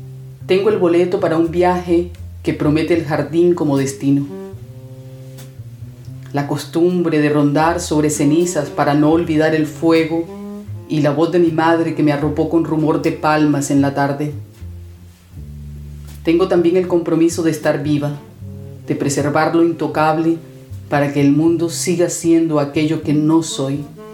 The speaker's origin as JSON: {"language": "Spanish", "town": "Barranquilla", "region": "Atlántico", "country": "Colombia", "tie": "born there", "said": "Nací en Barranquilla, Colombia, en 1977."}